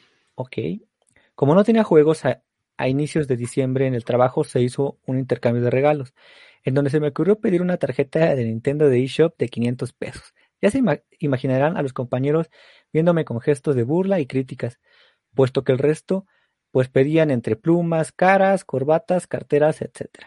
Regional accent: Mexico City, Mexico; de Ciudad de México.

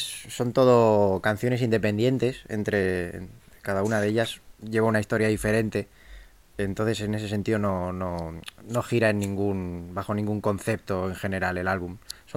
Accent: Barcelona, Catalonia, Spain; soy bajista de la banda … toco con ellos desde el 2010 y soy de aquí, de Barcelona.

